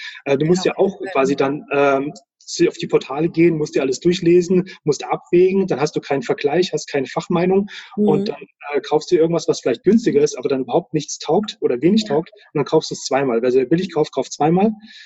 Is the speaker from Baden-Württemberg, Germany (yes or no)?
no; Bad Hersfeld, Hesse, Germany; now in Munich, Germany; Bad Hersfeld. Das ist in der Nähe von Fulda.